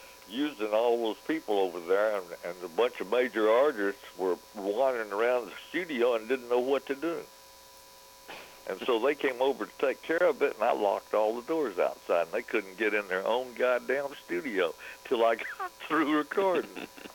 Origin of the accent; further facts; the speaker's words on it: Joshua, Texas, United States; I grew up in Joshua, Texas, and we had the train tracks behind us.